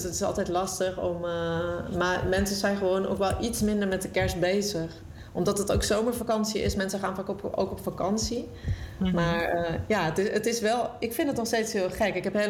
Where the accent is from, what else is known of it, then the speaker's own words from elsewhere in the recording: Friesland, Netherlands; ik woonde natuurlijk ook al snel in Nijmegen. Ik was toen net 18. Toen begon ik aan mijn studie muziektherapie. En ik kom oorspronkelijk uit Friesland, Noordwest-Friesland.